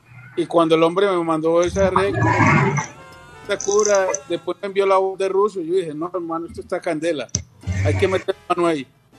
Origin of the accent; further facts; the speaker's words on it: Medellín, Antioquia, Colombia; now in New Jersey, United States; muy orgulloso de ser de mi tierra antioqueña, de Medellín, pues.